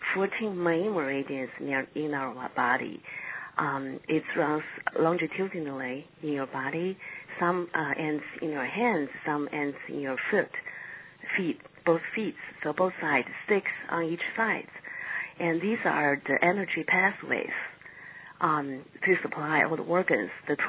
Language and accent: English; China; also born or lived in United States; Actually, I was born in China and raised in China, and I went to college in the States.